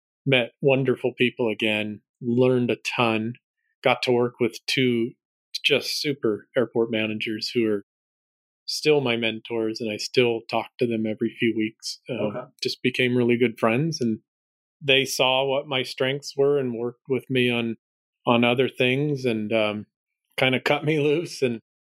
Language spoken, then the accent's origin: English; Fullerton, California, United States; didn't you grow up in Fullerton? And I said, well, not exactly. We didn't grow close by, but that's my hometown airport.